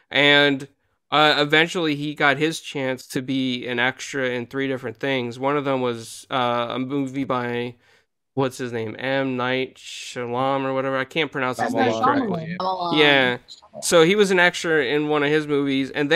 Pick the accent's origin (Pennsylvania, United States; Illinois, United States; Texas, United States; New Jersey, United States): Pennsylvania, United States; where I grew up in Pennsylvania